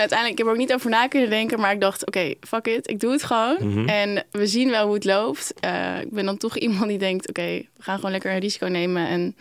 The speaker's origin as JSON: {"language": "Dutch", "town": "Heerenveen", "region": "Friesland", "country": "Netherlands", "tie": "born there", "said": "Ik ben geboren in Heerenveen."}